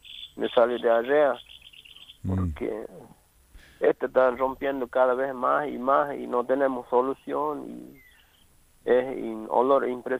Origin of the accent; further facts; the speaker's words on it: Rivadavia, Argentina; nosotros acá en Rivadavia, yo por lo menos soy de Rivadavia, Banda Sur.